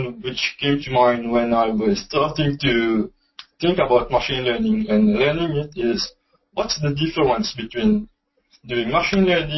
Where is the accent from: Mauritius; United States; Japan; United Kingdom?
Mauritius; And I'm from Mauritius, in case you don't know it, small island in the Indian Ocean region.